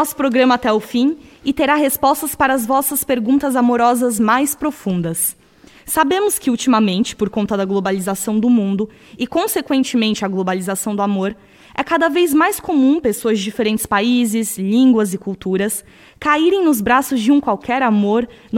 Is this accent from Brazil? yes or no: yes; Brazil; Eu sou brasileira e namorei alguns anos com um português. E durante o nosso relacionamento, ouvi comentários desagradáveis de alguns familiares sobre o meu sotaque.